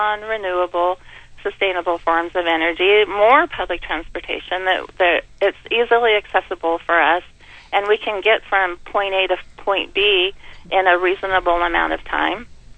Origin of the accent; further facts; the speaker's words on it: California, United States; I know I come from the California that is working class, that struggles